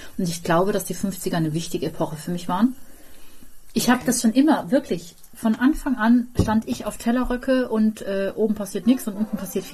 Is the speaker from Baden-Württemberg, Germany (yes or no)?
yes; Baden-Württemberg, Germany; now in Cologne, Germany; ich bin ja im Schwarzwald groß geworden